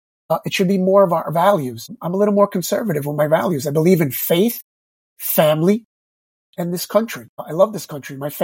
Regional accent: West New York, New Jersey, United States; And growing up in West New York, we have a little bit of everything of that.

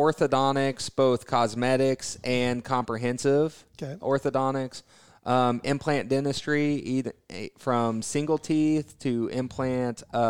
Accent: Kansas, United States; So coming back to Kansas, I bought an office in my hometown that was abandoned so I could get it for cheap.

